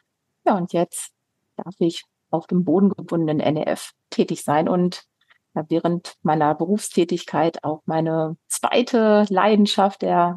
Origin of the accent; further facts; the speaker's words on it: Bielefeld, North Rhine-Westphalia, Germany; Ich komme aus der Stadt, die es gar nicht gibt, nämlich Bielefeld.